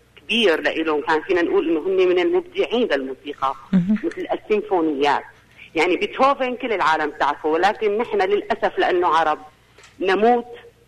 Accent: Homs, Homs Governorate, Syria; أنا سورية من حمص.

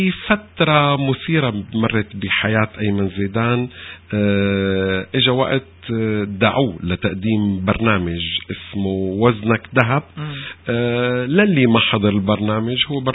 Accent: Syria; نحن سوريين ما كنا نفهم غير اللهجة المصرية

